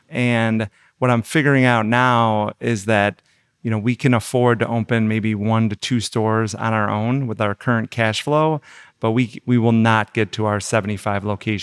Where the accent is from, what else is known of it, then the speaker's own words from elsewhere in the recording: Chicago, Illinois, United States; now in Temecula, United States; my wife and I moved to Temecula, California. We grew up in Chicago